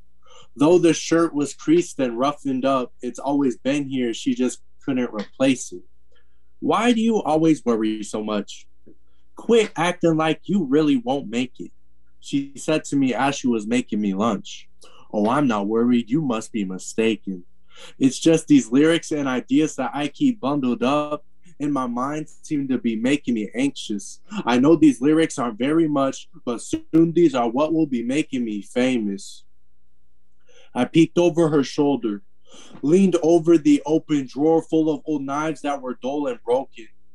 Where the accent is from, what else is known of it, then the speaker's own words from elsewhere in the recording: Portland, Oregon, United States; Yeah, I was born and raised in Portland, the north side.